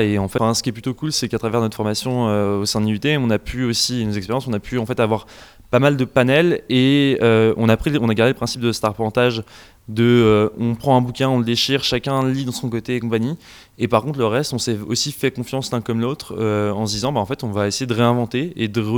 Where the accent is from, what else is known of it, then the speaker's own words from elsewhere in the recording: Nantes, Pays de la Loire, France; Je suis issu de Nantes aussi, c'est pour ça.